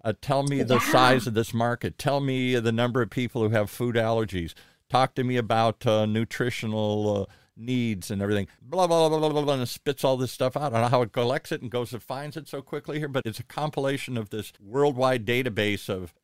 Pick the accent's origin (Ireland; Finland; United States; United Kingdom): Ireland; Because I'm Irish and Caitlin is an Irish name here. So that's why I want to spell it the traditional way. Caitlin's a very old Irish name here.